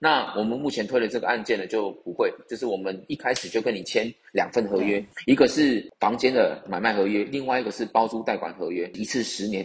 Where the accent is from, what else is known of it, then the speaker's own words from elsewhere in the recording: Thailand; 我在泰国出生的。对，我父亲是1988年来这边第一批的台商，那我就刚好在这边出生了，在这边出生长大。